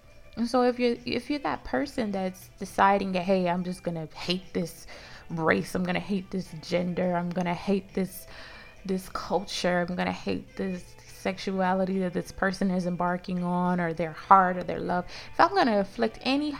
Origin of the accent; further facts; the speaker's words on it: United States; I've met some people who don't like me because I'm African American.